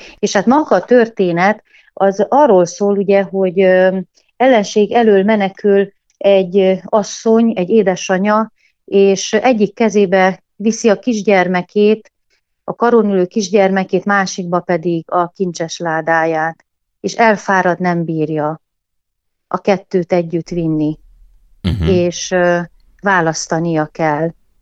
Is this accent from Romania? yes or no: yes; Magyarsáros, Mureș County, Romania; Szülőföldemen, a Kisküküllő mentén, az egyik faluban, Magyarsároson